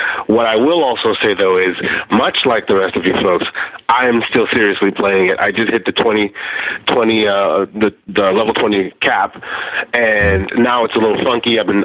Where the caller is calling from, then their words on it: Tampa, Florida, United States; repeat caller from Tampa, Florida.